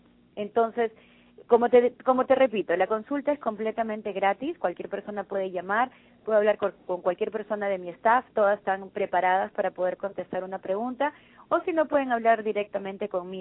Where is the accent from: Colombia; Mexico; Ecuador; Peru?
Peru; now in United States; yo que soy de Perú, de Sudamérica, ¿no?